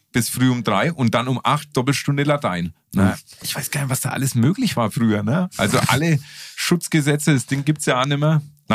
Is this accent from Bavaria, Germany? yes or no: yes; Bamberg, Bavaria, Germany; Ich sag, ey, ich komme wirklich aus Bamberg, ne?